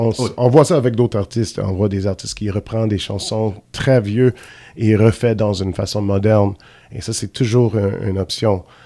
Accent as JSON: {"language": "French", "town": "Quebec City", "region": "Quebec", "country": "Canada", "tie": "born or raised there", "said": "je suis né et élevé ici à Québec. Je suis québécois. Je suis anglo-québécois"}